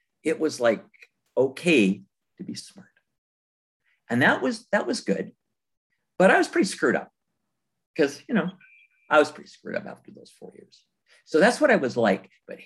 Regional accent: Winnipeg, Manitoba, Canada; And I'm Canadian. I grew up in Winnipeg, Manitoba.

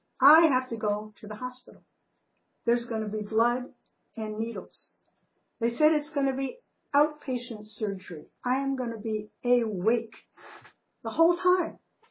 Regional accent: East Coast, United States; I grew up on the East Coast and spent all my days on the beach and in the water.

